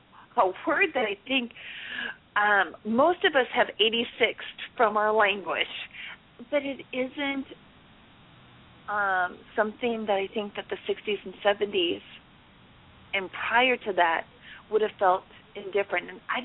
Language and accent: English; Midwest, United States; now in Atlanta, United States; Growing up in the Midwest and coming to Atlanta, Georgia during the 80s was actually a paradigm shift.